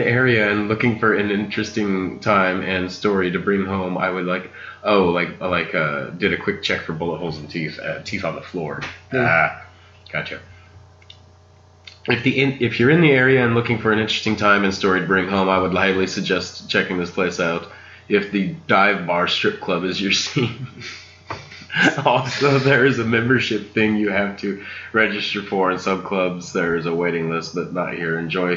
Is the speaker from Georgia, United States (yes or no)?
no; California, United States; had to check it out with it being BYOB, and I'm from California. That's unheard of.